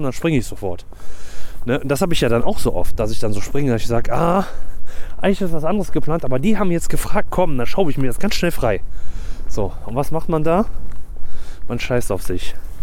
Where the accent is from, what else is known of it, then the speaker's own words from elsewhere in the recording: Gruiten, North Rhine-Westphalia, Germany; now in Wuppertal, Germany; wir wohnen ja in Wuppertal und ich komme ja eigentlich aus dem Dorf, ne, aus Grüten genauer. Und ich möchte gerne wieder aufs Ländliche